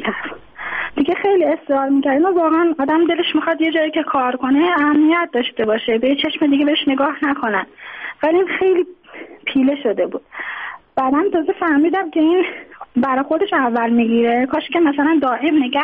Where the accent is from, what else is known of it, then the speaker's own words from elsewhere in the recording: Tehran, Tehran Province, Iran; born there; now in Mashhad, Iran; من خودم متولد تهرانم، اینجا به دلایل ازدواج کردم اومدم اینجا، الان موندگار شدم دیگه، توان بازگشت نداشتم.